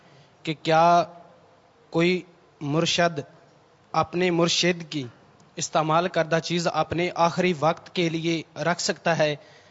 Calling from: Mandi Bahauddin, Punjab, Pakistan; میرا تعلق منڈی بولدین سے ہے۔

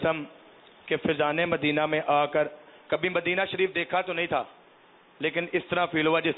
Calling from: Sialkot, Punjab, Pakistan; سیالکوٹ سے عرض کر رہا ہوں.

